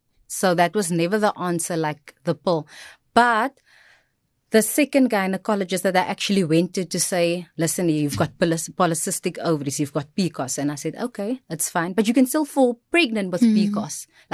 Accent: Stellenbosch, Western Cape, South Africa; We grew up in Stellenbosch. I grew up in Stellenbosch, but in the Ridge.

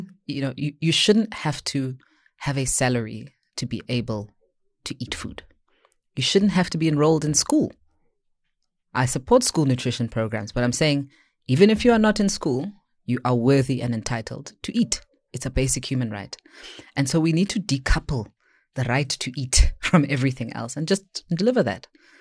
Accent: Johannesburg, Gauteng, South Africa; given I'm a child of Hillbrow, I was born in Hillbrow, so maybe there are things I don't see

